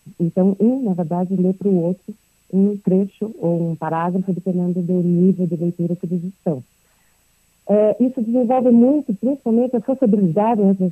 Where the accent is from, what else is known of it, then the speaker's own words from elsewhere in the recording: Brazil; Eu sou brasileira também, fui professora também aqui.